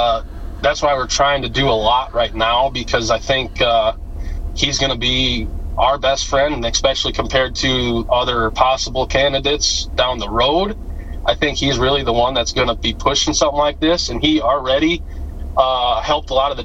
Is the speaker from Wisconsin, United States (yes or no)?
no; Michigan, United States; I'm from Michigan.